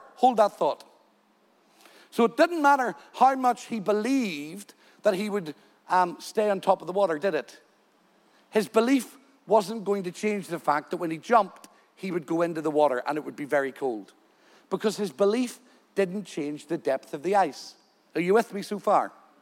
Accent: United Kingdom; I said, I'm from Great Britain. We don't go on lakes in winter.

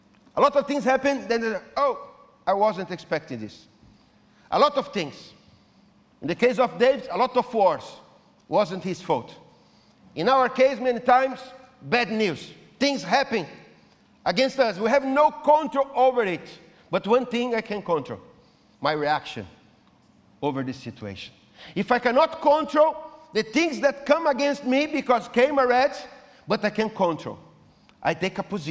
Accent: Brazil; I'm from Brazil.

